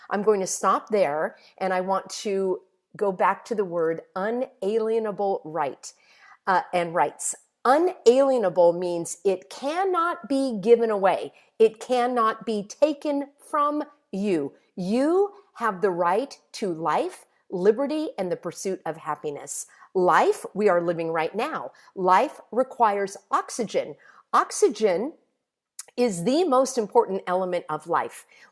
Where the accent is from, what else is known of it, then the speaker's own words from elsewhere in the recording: United States; Because I am an American.